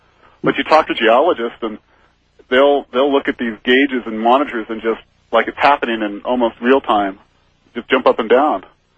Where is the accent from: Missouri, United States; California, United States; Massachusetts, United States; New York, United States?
California, United States; Hayward; I grew up near Hayward, so I've got some local interest there.